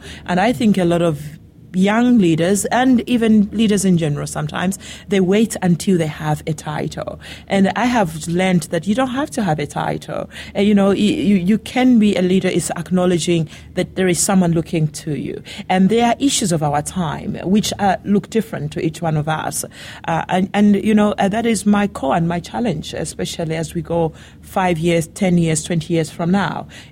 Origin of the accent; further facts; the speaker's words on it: Zambia; My background is that I'm from Zambia.